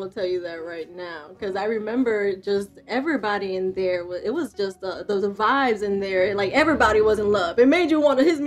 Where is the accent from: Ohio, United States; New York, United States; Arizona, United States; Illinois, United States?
New York, United States; I was mostly into baseball because I grew up in New York and my family's Dominican.